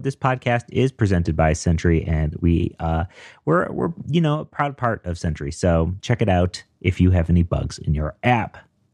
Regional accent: Denver, Colorado, United States; I'm a developer from Denver.

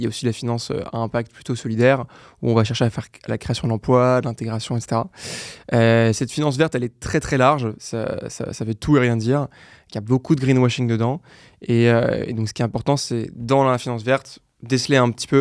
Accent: Paris, Île-de-France, France; J'ai 25 ans, j'ai cofondé Goodvest il y a maintenant 2 ans avec Antoine. Sinon, je suis parisien

